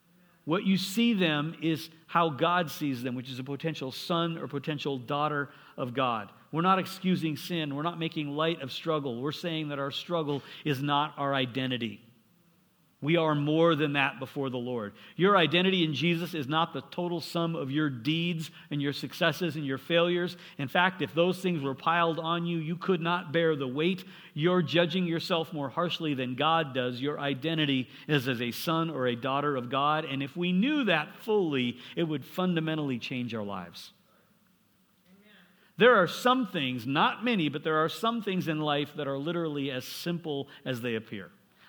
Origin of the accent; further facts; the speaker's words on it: North Dakota, United States; Granted, I grew up in North Dakota.